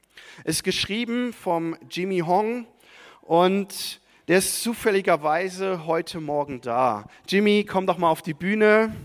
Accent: Germany; Der Jimmy kommt so ganz grob aus der Gegend aus Deutschland, wo ich aufgewachsen bin.

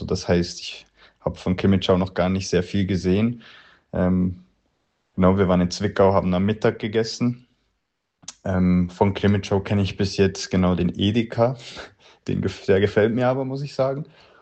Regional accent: Interlaken, Bern, Switzerland; ich komme aus Interlaken und ich glaube, er kommt aus Böningen. Das sind zwei Orte, die mehr oder weniger ineinander hineinfließen.

